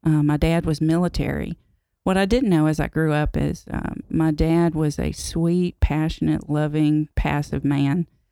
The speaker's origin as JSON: {"language": "English", "town": "Nashville", "region": "Tennessee", "country": "United States", "tie": "born or raised there", "said": "I grew up originally in Nashville, Tennessee. My mom and dad were Baptist and Catholic."}